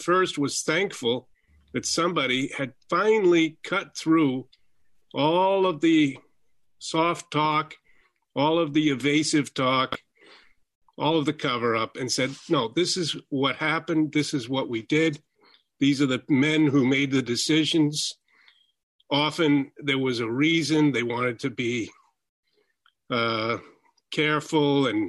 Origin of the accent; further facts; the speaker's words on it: Connecticut, United States; I'm a writer. I grew up in Connecticut. My dad was an English professor. We had seven kids in the family. We were Catholic in the 60s.